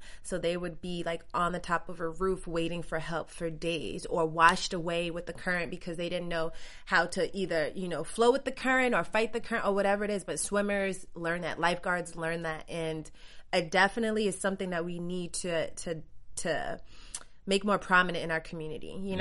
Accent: New York, United States; because I'm a New Yorker

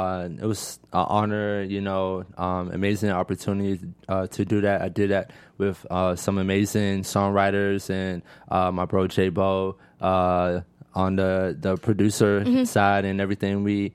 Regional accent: Georgia, United States; also born or lived in Florida; I'm originally from Florida, but yeah, I was raised in Georgia all my life, like since a kid, you know.

